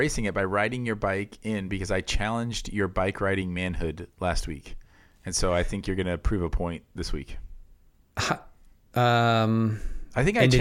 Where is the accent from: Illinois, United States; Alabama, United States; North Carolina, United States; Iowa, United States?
Iowa, United States; now in Canada; where I grew up in Iowa. It was like that. You could have very harsh winters, but then you'd have incredibly hot and humid summers. It's all the cornfields.